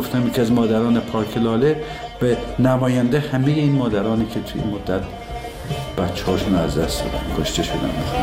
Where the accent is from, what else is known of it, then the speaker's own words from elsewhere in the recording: Tabriz, East Azerbaijan, Iran; دیدیم ما که بچه تبریز هستیم، کوفته تبریزی